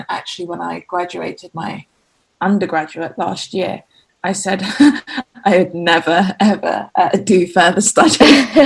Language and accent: English; London, United Kingdom; I have just turned 23. I am from the UK. I'm from London, but I'm currently living in Cambridge